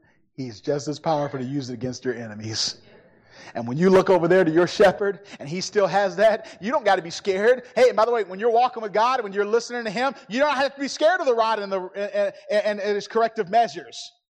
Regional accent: Milwaukee, Wisconsin, United States; You know, I'm from Milwaukee, Catholic. You know what that means?

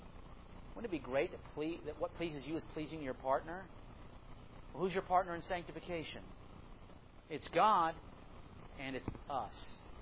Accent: Florida, United States; And when I was growing up on the Space Coast, astronaut was the pinnacle, more than the president.

